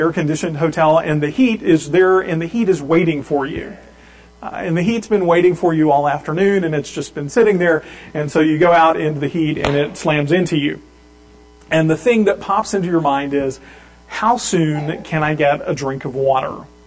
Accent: Louisiana, United States; And now, I grew up in South Louisiana, where it's relatively warm most of the year.

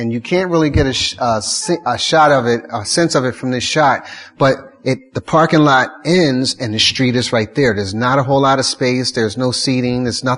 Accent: Philadelphia, Pennsylvania, United States; including my hometown in Philadelphia, West Philadelphia, looked like they had been bombed out

